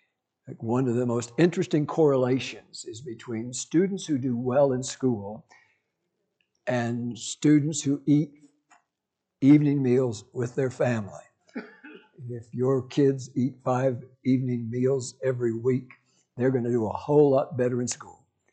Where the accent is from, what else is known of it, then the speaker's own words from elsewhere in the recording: Kansas, United States; I grew up in Kansas, and Kansas back then thought Californians were of the devil because they did mixed swimming.